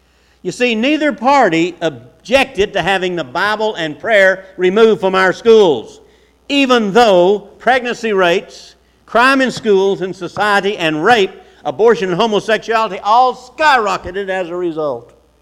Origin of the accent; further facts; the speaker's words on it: United States; I believe one party is more right than the other, but I'm an American.